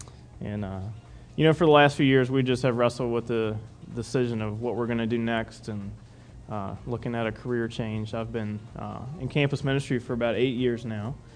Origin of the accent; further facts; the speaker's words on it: Lynchburg, Virginia, United States; I grew up in the Lynchburg area and actually lived in the exact same house just about my whole life.